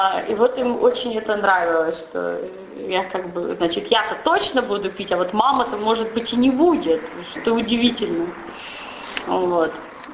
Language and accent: Russian; Kamensk-Uralsky, Sverdlovsk Oblast, Russia; Итак, я с Урала, из Каменска-Уральского, Свердловской области. Небольшой город, делать особенно нечего.